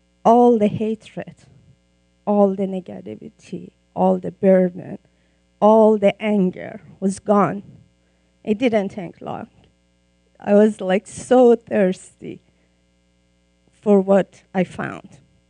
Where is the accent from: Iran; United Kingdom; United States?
Iran; English is a second language; Some of you may know I'm from Iran.